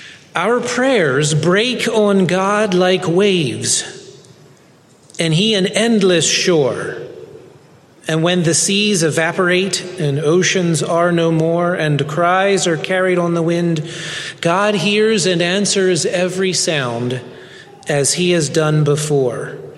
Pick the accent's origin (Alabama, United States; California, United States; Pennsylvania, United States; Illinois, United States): Pennsylvania, United States; Chambersburg; also born or lived in Lancaster; I'm from Lancaster, Pennsylvania. I grew up in Chambersburg in a Old Order River Brethren community.